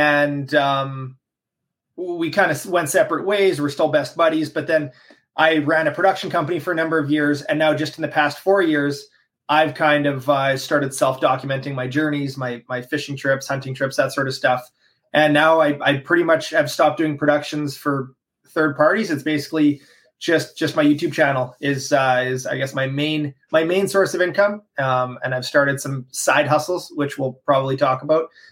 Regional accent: Manitoba, Canada; now in Kenora, Canada; I just turned 30 years old. I'm from Southern Manitoba. Now I live on the not too far from Lake of the Woods, Kenora.

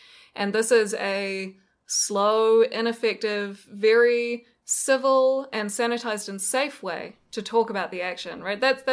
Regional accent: United States; I'm crying because somebody put a star in front of me and I'm American.

